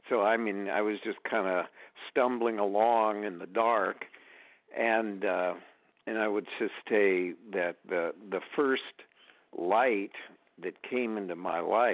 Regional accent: San Francisco, California, United States; I come from San Francisco and was raised as a Marxist atheist in San Francisco.

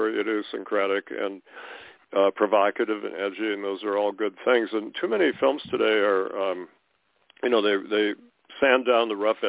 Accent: Wisconsin, United States; And they're from Minnesota. I'm from Wisconsin. And they had these funny accents in the film.

